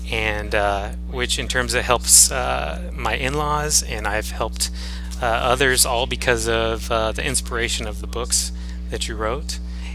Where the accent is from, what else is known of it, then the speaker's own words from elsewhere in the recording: Oregon, United States; I'm from Central Oregon, so I grew up hunting and fishing.